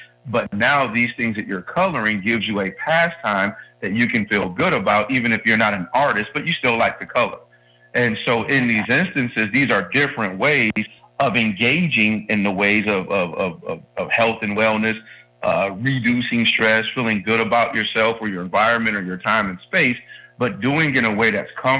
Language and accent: English; Detroit, Michigan, United States; now in Cincinnati, United States; I'm a transplant to Cincinnati. I'm originally from Detroit.